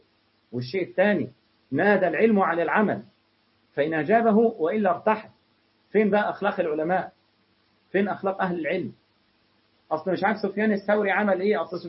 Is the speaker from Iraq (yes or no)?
no; Egypt; رأي الشافعية مثلا ورأي الحنابلة عشان دول أشهر مذهبين عندنا في مصر